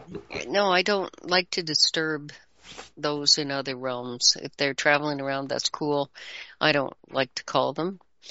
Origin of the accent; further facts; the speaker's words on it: Canada; I'm Canadian.